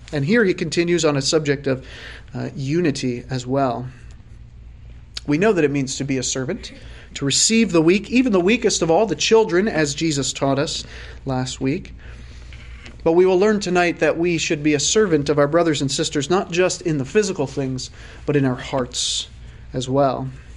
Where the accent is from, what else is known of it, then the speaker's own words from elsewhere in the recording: New Jersey, United States; I grew up near Philadelphia in South Jersey.